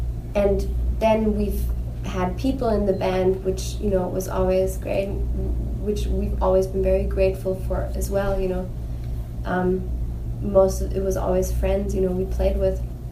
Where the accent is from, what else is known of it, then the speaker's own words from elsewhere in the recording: Munich, Bavaria, Germany; the way we grew up, we were from Munich, and we love the city, and we go back there